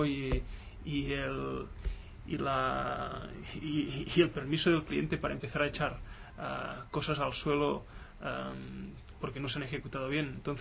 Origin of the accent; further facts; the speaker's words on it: Catalonia, Spain; accent: central Catalan; Yo tengo un acento mucho más de la Cataluña central, como se puede notar, ¿no?